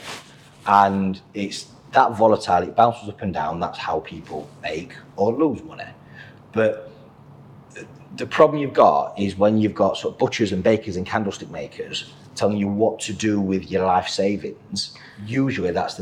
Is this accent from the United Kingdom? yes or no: yes; Yorkshire and the Humber, United Kingdom; So I'm like a caveman, I'm a Yorkshireman, I'm a simple creature.